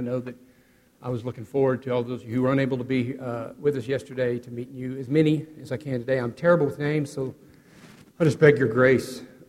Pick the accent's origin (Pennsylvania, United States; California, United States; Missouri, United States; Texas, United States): Texas, United States; As far as being a Texan, I didn't know I ever fell off the wagon.